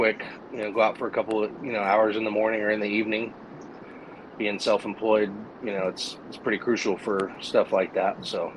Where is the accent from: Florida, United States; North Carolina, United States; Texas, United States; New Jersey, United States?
Florida, United States; growing up in South Florida and, you know, fishing with my old man